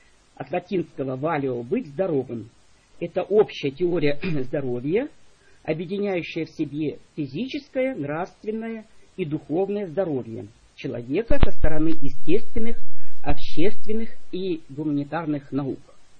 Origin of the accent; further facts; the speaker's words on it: Saint Petersburg, Russia; Я из Санкт-Петербурга. Значит, 812 код Санкт-Петербурга.